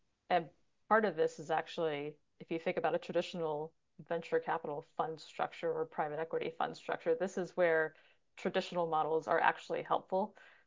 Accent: Arkansas, United States; in my home state of Arkansas. So if this is going to an international audience, people probably won't have any idea where that is, but it's where I grew up

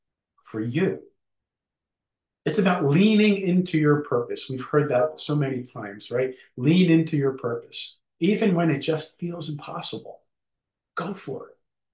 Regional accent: Ireland; I'm so thankful I'm Irish because we know how to laugh at anything, even ourselves.

